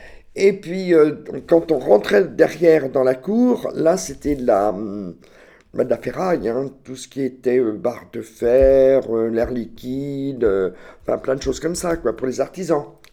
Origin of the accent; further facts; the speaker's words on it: Saint-Pierre-sur-Orthe, Pays de la Loire, France; Je suis né à Saint-Pierre-sur-Orthe, dans la Mayenne, à quelques kilomètres de Batillé. J'ai fait mes études à Évron, suite à Laval.